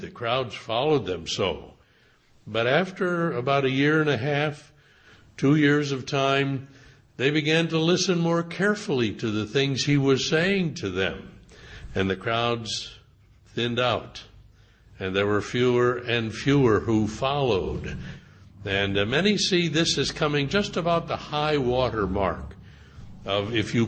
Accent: Midwest, United States; I'm a Midwesterner, you know, and I've lived here all my life

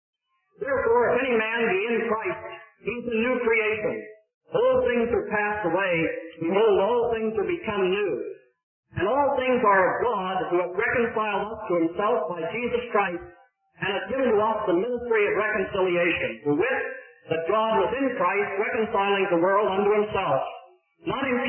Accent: Pittsburgh, Pennsylvania, United States; born there; I knew it when I was a tiny child. Like when I was born in Pittsburgh many years ago

